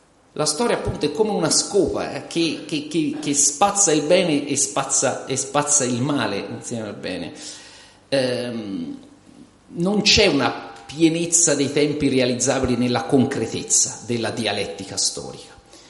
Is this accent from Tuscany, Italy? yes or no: yes; Tuscany, Italy; vengo dalla Toscana